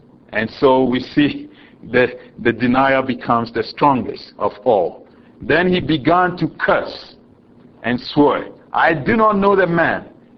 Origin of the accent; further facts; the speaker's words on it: Ghana; accent: Ghanaian; My accent proves me to be a Ghanaian, not an American. I cannot hide it.